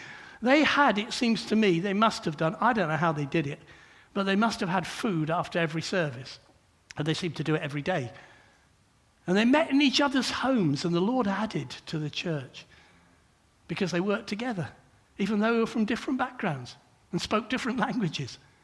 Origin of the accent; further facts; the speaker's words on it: Luton, East of England, United Kingdom; and I'm from Luton originally.